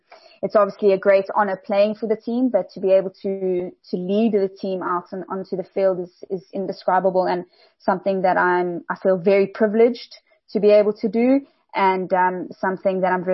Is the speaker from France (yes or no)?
no; Johannesburg, Gauteng, South Africa; Yeah, so I grew up in Johannesburg. I went to school in Joburg